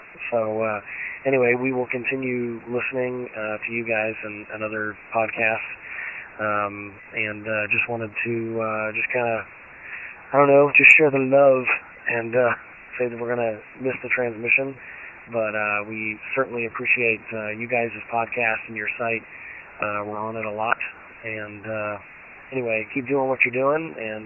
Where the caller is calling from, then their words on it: Daytona Beach, Florida, United States; I'm calling you from Daytona Beach, Florida.